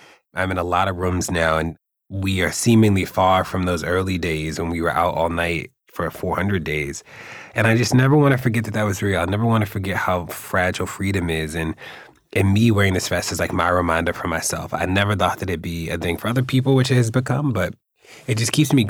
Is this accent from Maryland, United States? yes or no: yes; Baltimore, Maryland, United States; I grew up in Baltimore.